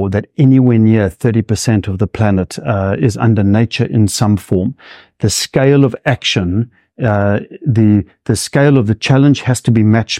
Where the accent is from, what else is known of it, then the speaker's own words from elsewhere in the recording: Zimbabwe; growing up, born and growing up in Zimbabwe